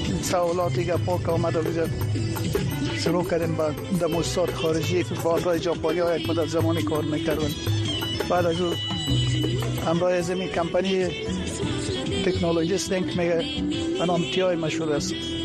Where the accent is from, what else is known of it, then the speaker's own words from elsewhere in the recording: Afghanistan; moved away as an adult; now in United States; از افغانستان هستم. مدت 7 سال میشه که به امریکا آمدیم.